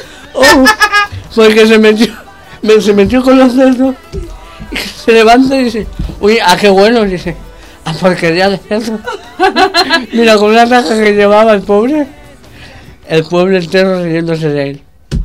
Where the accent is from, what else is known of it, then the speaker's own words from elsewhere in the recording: Barcelona, Catalonia, Spain; mis padres son de Lugo, yo soy de Barcelona porque yo soy catalán, pero mis padres son de Lugo, mi abuela que para descansar también era de Lugo